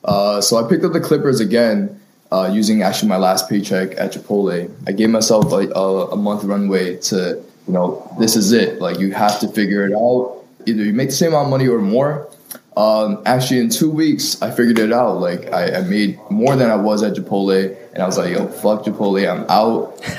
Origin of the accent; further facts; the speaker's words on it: Brooklyn, New York, United States; I grew up in Brooklyn, and having like a fresh fade and haircut was ideal to have.